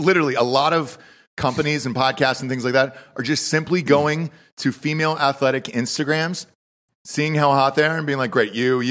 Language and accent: English; the South, United States; It sure is. And I'm proud of you. We're from the South.